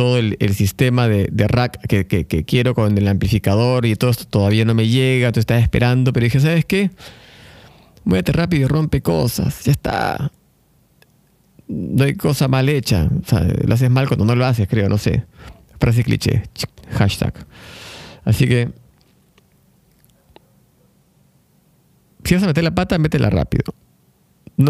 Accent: Lima, Peru; now in Buenos Aires, Argentina; como buen peruano limeño, chapado a la antigua, en una ciudad que lamentablemente es bastante chata con respecto a muchísimas cosas.

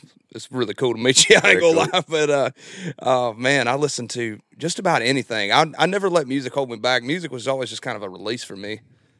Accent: Kannapolis, North Carolina, United States; I'm from Kannapolis, North Carolina.

